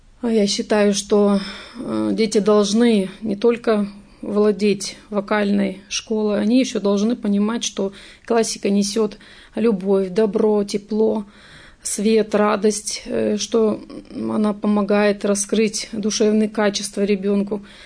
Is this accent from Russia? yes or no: no; Kazakhstan; Сама я родом из Казахстана.